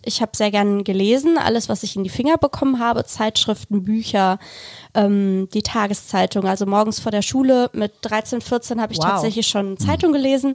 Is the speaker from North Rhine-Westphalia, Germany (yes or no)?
yes; Moers, North Rhine-Westphalia, Germany; Ich bin in Moers aufgewachsen am Niederrhein.